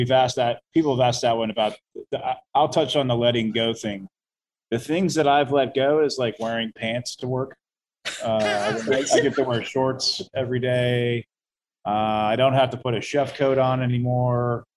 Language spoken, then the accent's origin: English; Florida, United States; Back to my hometown. That's where I'm from.